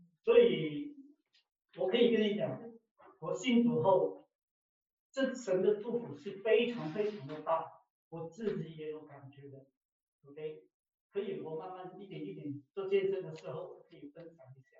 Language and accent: Chinese; Shanghai, China; now in United States; 我是从上海来的，只是我来美国已经很久很久了。我是从东岸那边搬过来的